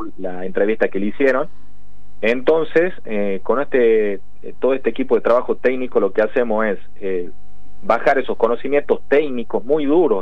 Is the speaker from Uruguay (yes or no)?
no; Santa María, Catamarca, Argentina; Yo soy de Santa María, Catamarca.